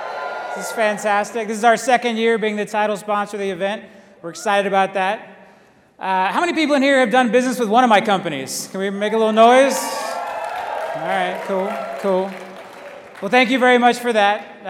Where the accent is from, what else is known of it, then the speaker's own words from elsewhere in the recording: Lakeland, Florida, United States; my hometown of Lakeland. So there was a big building in Lakeland called the Lakeland Civic Center. I graduated high school in that building.